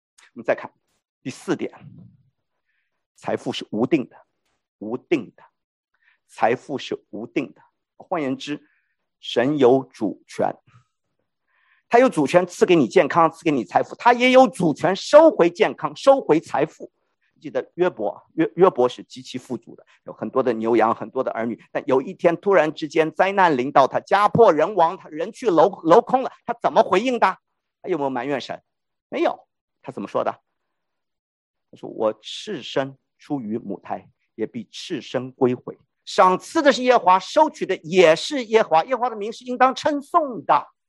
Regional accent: China; 我们中国人说，安贫乐道，或者乐道安命

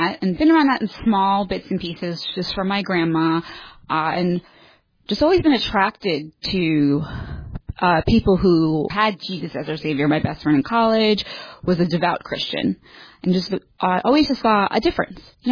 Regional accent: New York, United States; Well, I'm originally from the New York area, the greater New York area, and I am the offspring of a Puerto Rican who grew up Catholic and a German Jew.

